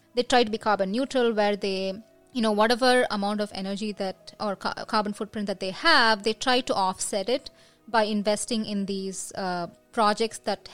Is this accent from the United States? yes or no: no; India; when we were growing up in India, you know, we used to have newspaper collectors, we had milk supplied in plastic covers